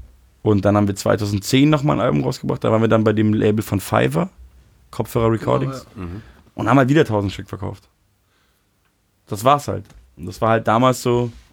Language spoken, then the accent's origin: German; Munich, Bavaria, Germany; now in Berlin, Germany; ich bin ja Münchner so und rede Hochdeutsch